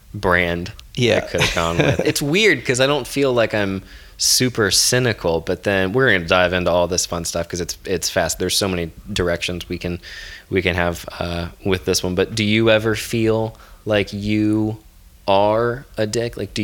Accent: the South, United States; growing up in the South, politeness and like overt politeness and all that is like seen as definitely like a virtue

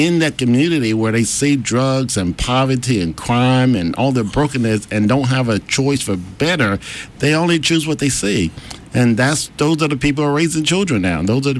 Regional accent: Mobile, Alabama, United States; You know, I grew up in Mobile, intact family of 13 children.

